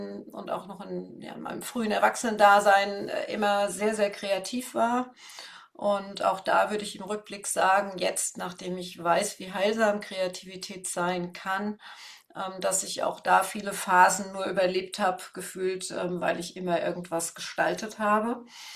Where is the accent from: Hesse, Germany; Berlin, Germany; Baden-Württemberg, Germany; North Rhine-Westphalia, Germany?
Hesse, Germany; Darmstadt; Ich komme aus Darmstadt. Das ist in der Nähe von Frankfurt. Ich werde jetzt 65 Jahre alt und bin seit letztem Sommer Oma.